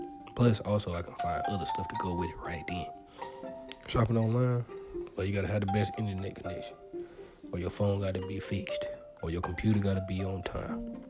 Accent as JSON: {"language": "English", "region": "Alabama", "country": "United States", "said": "And I'm from Alabama, so hot, I know it. I done lived it."}